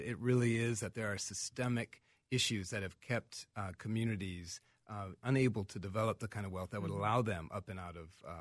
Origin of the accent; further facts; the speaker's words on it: Minnesota, United States; I'm a Minnesotan born and raised, and I love our story and I love our local history